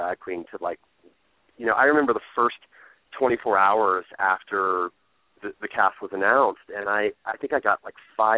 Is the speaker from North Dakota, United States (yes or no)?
no; North Carolina, United States; born there; I was born in North Carolina, and my mother still lives on the coast of North Carolina.